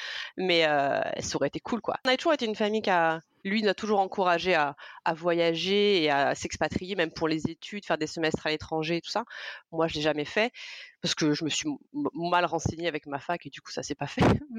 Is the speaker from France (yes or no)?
yes; Provence-Alpes-Côte d'Azur, France; alors moi je viens du sud de la France, j'ai passé toute ma vie en Provence, dans le sud de la France, donc plutôt sympa.